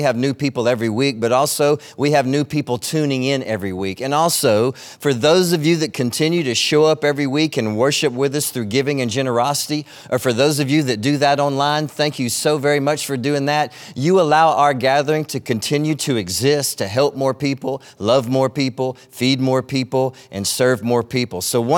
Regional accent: DeQuincy, Louisiana, United States; As most of you know, I grew up in DeQuincy

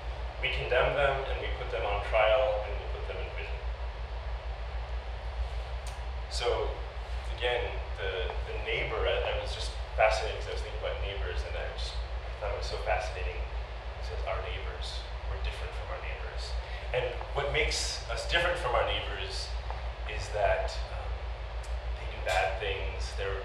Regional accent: Midwest, United States; And I grew up in the Midwest, my dad was the civil servant, my mom was an artist.

